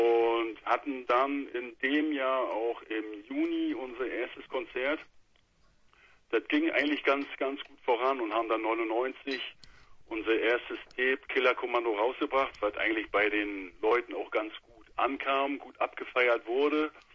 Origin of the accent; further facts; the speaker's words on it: Neubrandenburg, Mecklenburg-Vorpommern, Germany; Wir kommen aus Neubrandenburg, dem schönen Mecklenburg. Ja, das ist für die, die das nicht so genau auf dem Schirm haben, so 150 Kilometer nördlich von Berlin und von der Ostsee nochmal vielleicht eine Stunde entfernt.